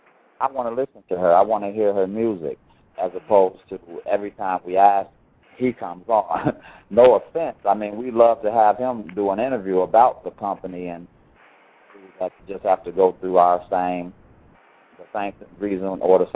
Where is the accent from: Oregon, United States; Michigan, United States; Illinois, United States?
Illinois, United States; Chicago; Right, I remember that as a child growing up in Chicago.